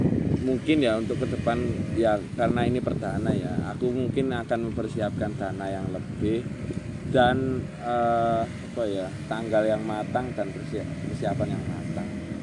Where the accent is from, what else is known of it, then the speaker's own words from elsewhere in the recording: Java, Indonesia; accent: medok; Dan orangnya mungkin ya tahu ya kita dari Jawa, soalnya pas kita bicara katanya medok.